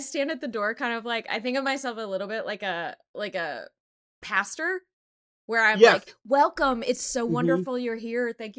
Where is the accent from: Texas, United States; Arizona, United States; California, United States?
Texas, United States; My casualty from growing up in Texas is coming out.